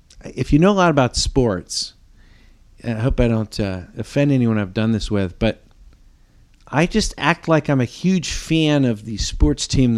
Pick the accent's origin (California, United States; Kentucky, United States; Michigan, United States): Michigan, United States; Detroit; Well, I grew up in Detroit. I'm a huge Tigers fan.